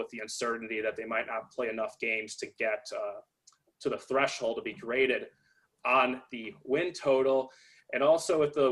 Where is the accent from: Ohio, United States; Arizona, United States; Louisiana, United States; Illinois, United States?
Illinois, United States; Chicago; even though I'm from Chicago and root for the Bulls